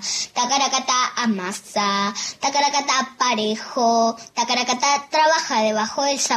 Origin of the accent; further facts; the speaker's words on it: José C. Paz, Buenos Aires Province, Argentina; de Barrio Abascal de José C. Paz.